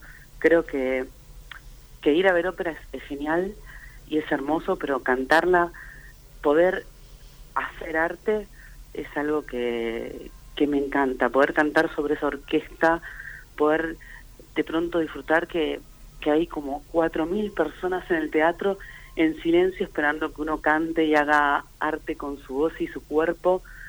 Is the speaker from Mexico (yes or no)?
no; Argentina; nosotros siendo argentinos